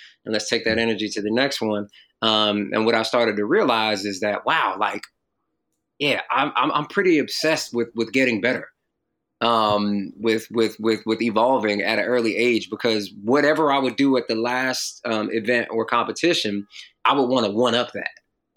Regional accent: North Carolina, United States; also born or lived in Jamaica, Queens, New York; I moved to North Carolina when I was six from Jamaica, Queens, New York.

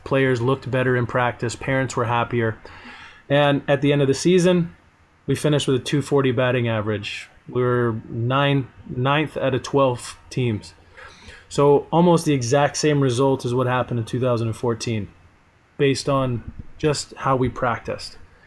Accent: Las Vegas, Nevada, United States; growing up in Las Vegas, there's 20 different travel teams a kid can play for.

